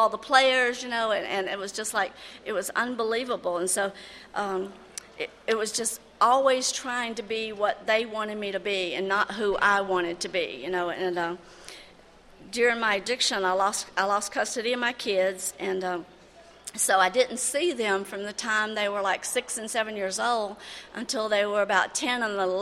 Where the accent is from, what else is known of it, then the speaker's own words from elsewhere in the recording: Tennessee, United States; I'm from Tennessee. When I was growing up, this is what came to mind. I grew up in a very large family.